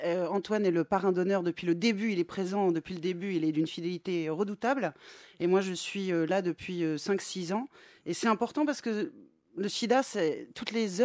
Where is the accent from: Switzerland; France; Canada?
Switzerland; je suis suisse aussi.